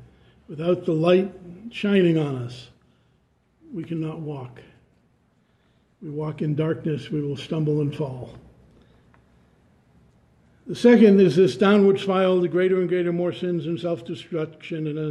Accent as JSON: {"language": "English", "region": "New England", "country": "United States", "tie": "born or raised there", "said": "I guess because I grew up in New England, and what was his name?"}